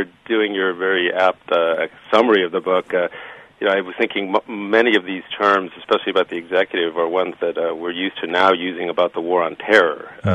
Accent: Chicago, Illinois, United States; Ooh, I was born on the south side of Chicago.

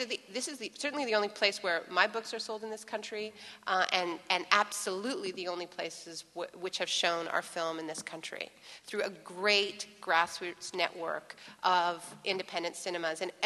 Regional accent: Canada; I'm Canadian. I don't know if anyone has mentioned this. I don't actually live in this country.

